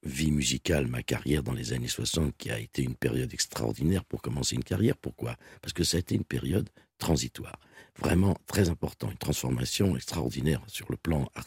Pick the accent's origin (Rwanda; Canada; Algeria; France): France; Drancy, Île-de-France; born there; Oui, bon, ben voilà, je suis né à Drancy.